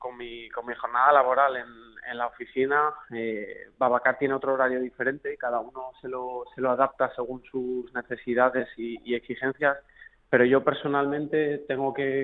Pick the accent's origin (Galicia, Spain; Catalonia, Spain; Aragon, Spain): Aragon, Spain; Zaragoza; este último año me ha negligido como deportista aragonés y es algo que me apena, porque al final estamos intentando representar a Zaragoza, concretamente a Aragón y a España